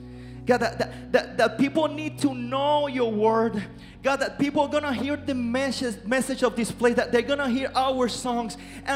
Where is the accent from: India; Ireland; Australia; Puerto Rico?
Puerto Rico; My personal testimony, I'm from Puerto Rico. If you don't know, I'm from Puerto Rico. I'm Puerto Rican.